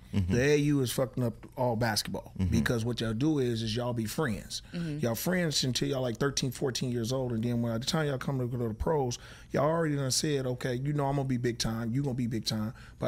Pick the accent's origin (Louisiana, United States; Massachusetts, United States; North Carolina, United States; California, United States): California, United States; Oakland; Because shit, I grew up on High Street.